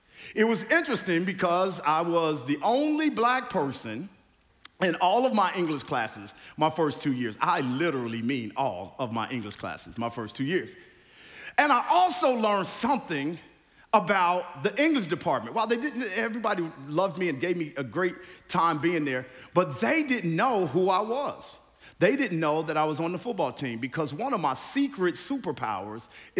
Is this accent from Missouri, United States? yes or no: yes; Missouri, United States; now in San Diego, United States; I am originally from Missouri. I came out here to play professional football with the San Diego Chargers